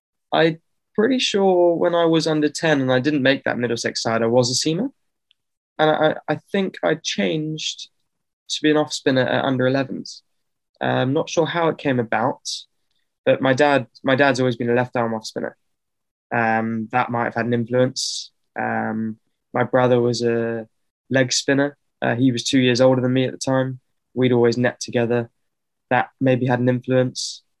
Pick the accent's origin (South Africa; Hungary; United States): South Africa; born there; So I was born in South Africa